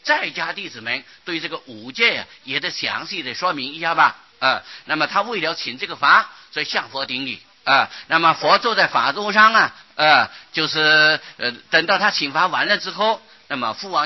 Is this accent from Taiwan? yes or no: yes; Taiwan; 啊，是我们台湾人的马虎惯了